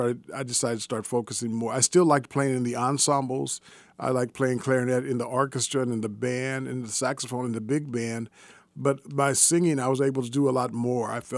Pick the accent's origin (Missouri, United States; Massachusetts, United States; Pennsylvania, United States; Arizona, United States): Missouri, United States; Kansas City; Well, I grew up in Midtown. I went to Lincoln High School, mm-hmm. and I started off at Phyllis Wheatley Elementary.